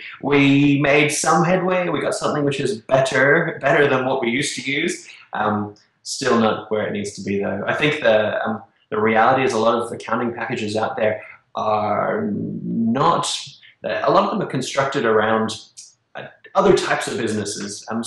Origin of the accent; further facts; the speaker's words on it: Australia; I contacted the CEO of Atlassian and was like, hey, I'm an Australian as well.